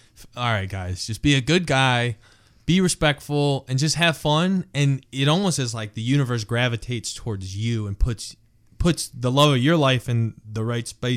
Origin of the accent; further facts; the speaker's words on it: Michigan, United States; I mean, I love my home state and love the teams. You know, Tigers, Red Wings, Pistons. I don't know if there's any NASCAR drivers from Michigan